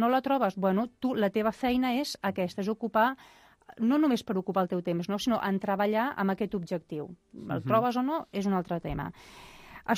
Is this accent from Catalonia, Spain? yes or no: yes; Catalonia, Spain; Jo li he dit efecte cava perquè, mira, sóc molt catalana i li poso l'efecte cava.